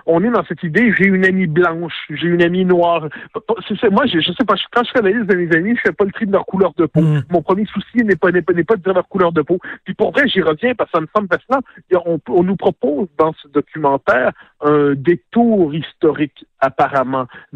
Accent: Quebec, Canada; mon réflexe, c'est non, je suis québécois

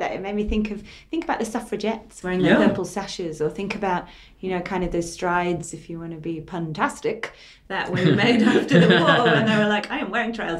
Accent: England, United Kingdom; I'm English, but I do like to adopt the Aussie vernacular.

